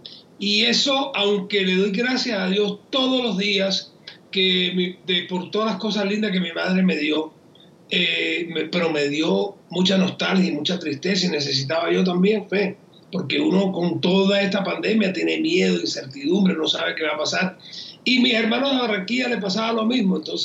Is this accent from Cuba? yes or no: yes; Cuba; moved away; Cuando salí de Cuba, estuve 16 días perdido en el mar en una tormenta